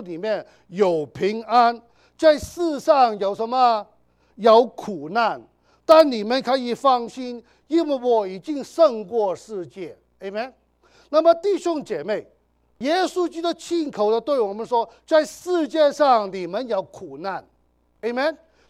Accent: China; 我们中国人称呼神的时候，我们要小心啊

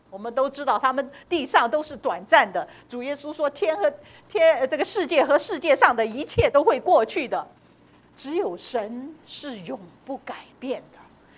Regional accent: China; 我们中国人都知道这个长远的价值的这个好处，所以中国人喜欢存钱，中国人喜欢买房地产。

